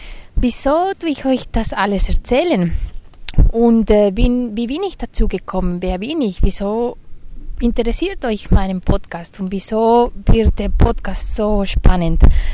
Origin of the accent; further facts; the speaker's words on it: Spain; German is a second language; now in Zurich, Switzerland; ich komme ursprünglich aus Spanien und ich bin seit 10 Jahren in die Schweiz, allerdings in Zürich, Zürich-Bereich.